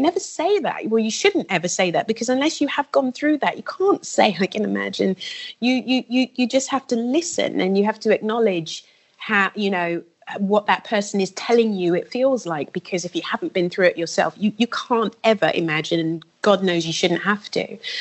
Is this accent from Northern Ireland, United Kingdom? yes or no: no; London, United Kingdom; we didn't grow up in America, we grew up in the UK and we grew up in South London.